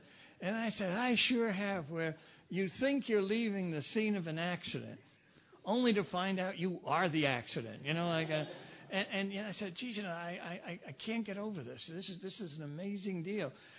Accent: Brooklyn, New York, United States; You know, I'm from Brooklyn. We do catch and fillet.

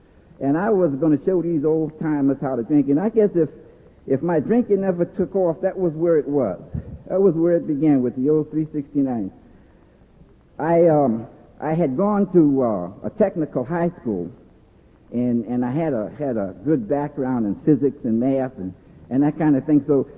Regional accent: New York, United States; So when I grew up in Spanish Harlem, I didn't have a lot of the things that we learn here

